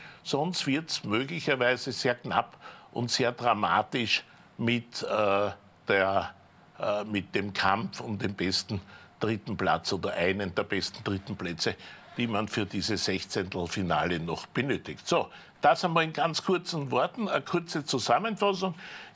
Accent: Austria; wir normalerweise als Österreicher

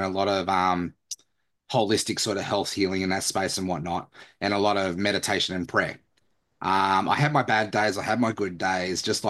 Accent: Australia; especially as an Australian man. Working on the land, like I left school at year nine. I grew up in that laborer environment

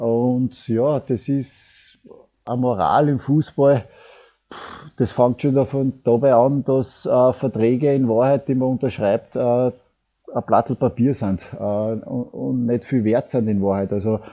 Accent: Austria; für mich ist es ein Wahnsinn, dass bei uns in Österreich der Teamchef Werbung macht für einen Wettanbieter.

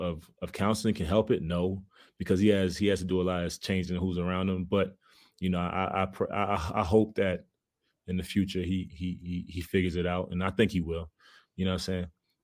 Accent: Baltimore, Maryland, United States; Like, we come from Baltimore, where we see that all the time.

